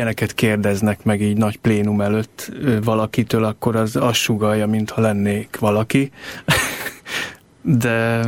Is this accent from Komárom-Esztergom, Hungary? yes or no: no; Pécs, Baranya, Hungary; Pécsi születésű vagyok, és úgy szoktam mondani, hogy az első 7 évem az Pécs-Uránvároshoz kötődik, egy lakótelep, amiről viszonylag kevés emlékem van.